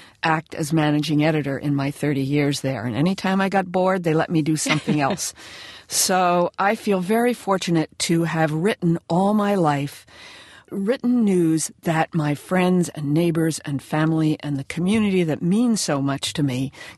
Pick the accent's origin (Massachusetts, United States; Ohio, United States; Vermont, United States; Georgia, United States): Vermont, United States; I grew up in Vermont. I went away, worked elsewhere. But when I got married and was ready to start a family, I came back to Vermont.